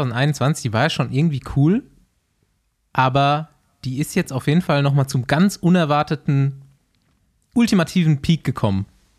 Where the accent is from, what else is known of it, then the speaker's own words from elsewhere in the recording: Bavaria, Germany; ich habe halt auch meine Kindheit so in Bayern verbracht